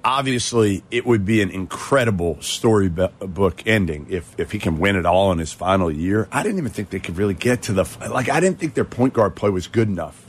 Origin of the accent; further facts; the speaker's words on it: Boston, Massachusetts, United States; So you remember that morning, and I'm from Boston, Brad Stevens moved from being a coach to the GM of the Celtics